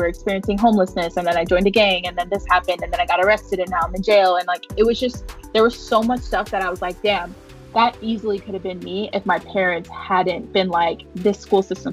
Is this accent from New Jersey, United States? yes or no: no; New York City, New York, United States; So one of my many hats is that I'm from Uptown Manhattan, and, you know, I only spent a short amount of time, like, living there physically